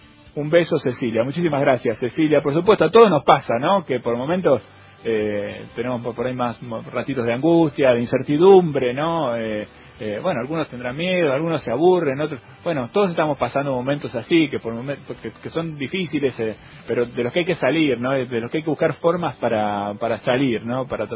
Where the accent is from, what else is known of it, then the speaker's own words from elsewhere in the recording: La Plata, Buenos Aires Province, Argentina; Yo vengo de La Plata también, es mi ciudad natal, y además estoy viviendo ahí en estos días también